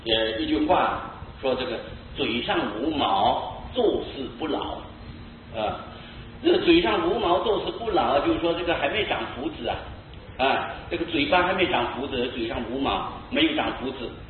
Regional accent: Taiwan; 我们本身台湾人有一句话

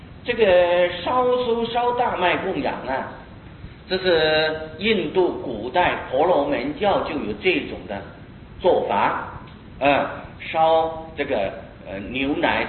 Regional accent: China; 尤其我们中国人看起来是相当不习惯的啊

